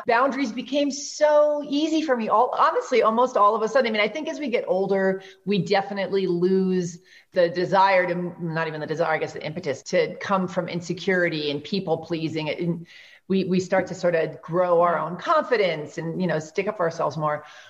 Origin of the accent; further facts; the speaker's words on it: New York, United States; I'm from New York. I'm impatient.